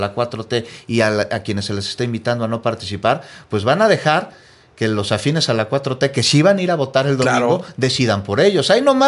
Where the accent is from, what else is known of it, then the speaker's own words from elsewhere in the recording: Mexico; Ahora somos los mexicanos quienes vamos a decidir.